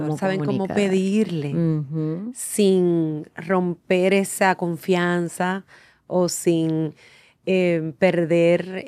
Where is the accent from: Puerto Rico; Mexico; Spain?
Puerto Rico; Barranquitas; Yo soy de Barranquitas